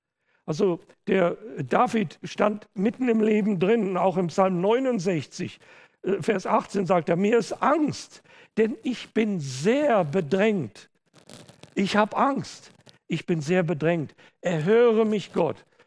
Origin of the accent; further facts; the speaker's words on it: Hückeswagen, North Rhine-Westphalia, Germany; Ich weiß noch, als Kinder da in der kleinen Ortschaft Hückeswagen in Deutschland, wo ich aufgewachsen bin